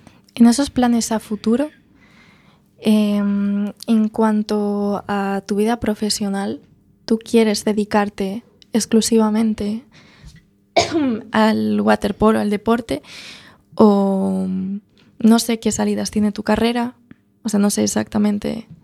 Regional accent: Vigo, Galicia, Spain; No, yo soy de la gran ciudad, soy de Vigo.

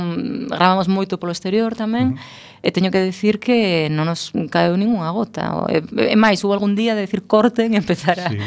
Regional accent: Gijón, Asturias, Spain; now in A Coruña, Spain; antes de nada teño que decir que eu son de Gijón

